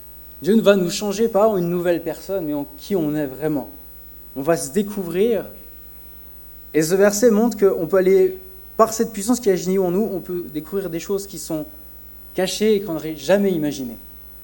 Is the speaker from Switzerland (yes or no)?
yes; Morges, Vaud, Switzerland; J'ai grandi à Morges